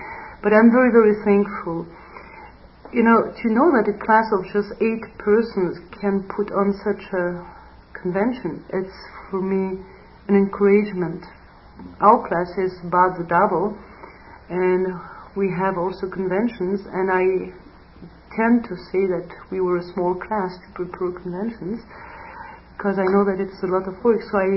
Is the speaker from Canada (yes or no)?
no; Germany; English is a second language; from Germany, and well